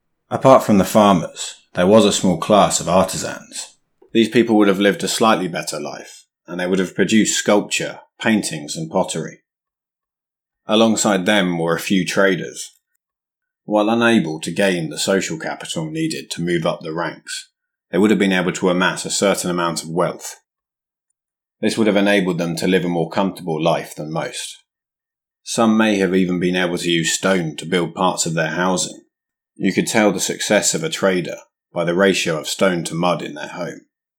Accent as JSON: {"language": "English", "region": "England", "country": "United Kingdom", "said": "As an Englishman, the idea of class and social status is very familiar to me."}